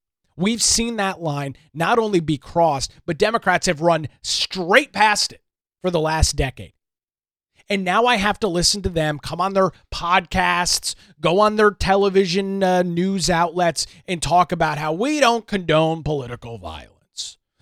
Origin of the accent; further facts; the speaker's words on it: United States; I didn't say it was a threat to my existence as an American.